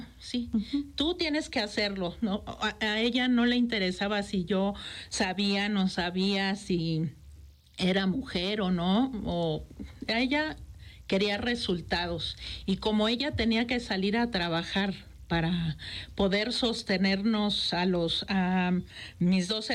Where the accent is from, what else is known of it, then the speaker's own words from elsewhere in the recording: Mexico City, Mexico; now in Morelos, Mexico; Soy chilanga de hueso colorado, pero morelense por convicción.